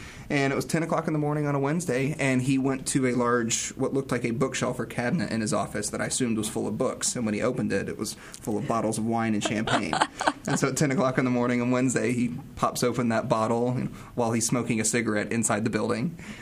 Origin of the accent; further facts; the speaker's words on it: United States; So as an American, where the relationships between myself and my teachers, there's a distancing.